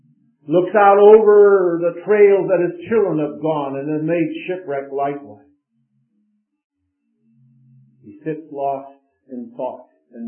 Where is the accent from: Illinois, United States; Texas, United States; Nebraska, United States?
Illinois, United States; Chicago; When I was raised in Chicago, There were two other boys that were bosom buddies of mine